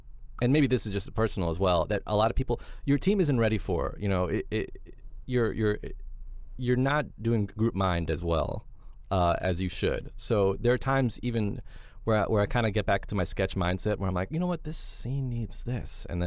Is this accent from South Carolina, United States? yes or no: no; New York City, New York, United States; I'm from New York City, I would go to UCB quite regularly.